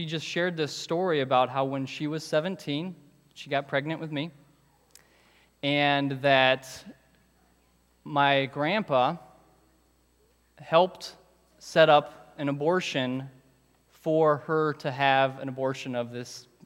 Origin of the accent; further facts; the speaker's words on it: Colorado, United States; he's there with me as I'm growing up in Colorado.